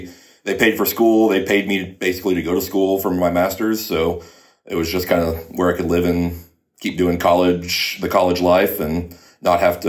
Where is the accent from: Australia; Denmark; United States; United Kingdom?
United States; Denton, Texas; also born or lived in Arkansas; Yep, so I'm from Denton originally, so Northwest, or DFW resident, and then came up to school in 2006 and stayed through my master's, and then I've stayed in Northwest Arkansas since then.